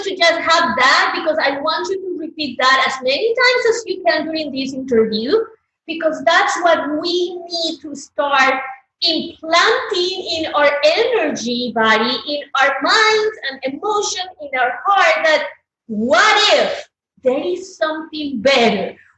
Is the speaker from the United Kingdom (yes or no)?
no; Colombia; English is a second language; now in United States; I was raised as a Catholic. My family is super Catholic. I come from Colombia. Catholicism is the number one religion. And suddenly, this Colombian girl, immigrant, living in the United States